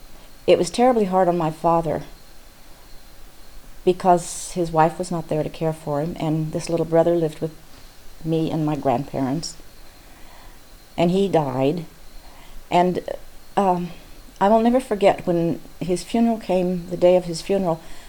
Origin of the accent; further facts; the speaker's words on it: Alamosa, Colorado, United States; I grew up in Alamosa, went through the rest of the grade school, junior high and high school, and then I came back to Kansas.